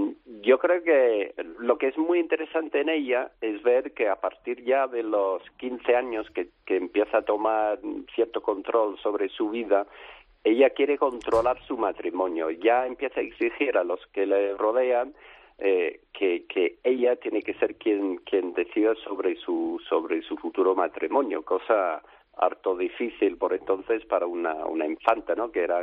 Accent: England, United Kingdom; Yo que soy inglés

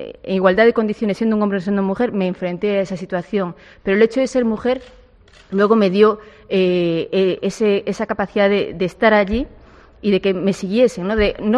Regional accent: Ferrol, Galicia, Spain; born there; yo amo Ferrol, o sea, Ferrol es mi ciudad natal y es mi patria, ¿no? Mi pequeña patria

